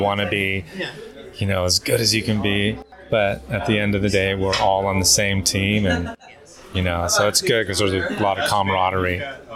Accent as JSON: {"language": "English", "country": "United States", "said": "because I'm from America and I'm the same way."}